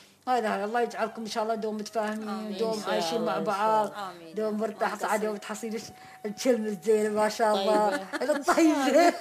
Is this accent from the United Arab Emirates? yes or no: yes; Ras Al Khaimah, United Arab Emirates; سدروا عندنا في راس الخيمة صرنا في ريش العلي